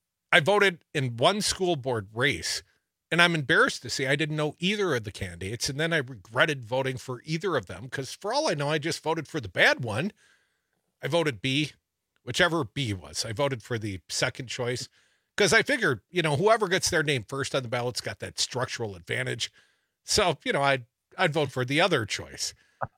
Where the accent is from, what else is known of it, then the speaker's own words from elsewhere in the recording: Madison, Wisconsin, United States; the guy I voted for today is coming to my hometown on Monday. This is new news. Joe Biden coming to Madison, Wisconsin next Monday.